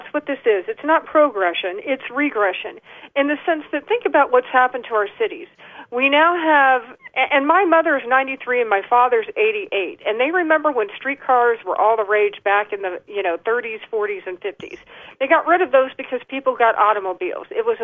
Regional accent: United States; I'll say, first of all, I'm an American. then I'm a woman, and then I'm a scientist.

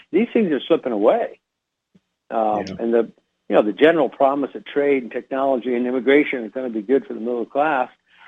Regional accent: Nebraska, United States; You ask at the outset, how's a boy in Nebraska do in New York City?

